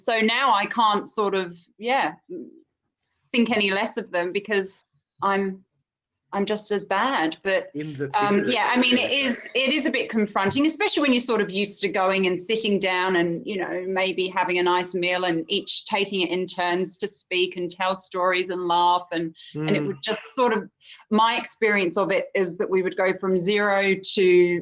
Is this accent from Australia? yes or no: no; England, United Kingdom; I'm English.